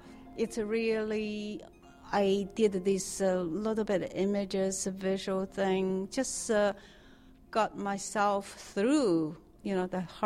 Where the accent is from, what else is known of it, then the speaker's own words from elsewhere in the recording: Beijing, China; born there; English is a second language; I was born in China, in Beijing, under communist regime, what we call under the red flag.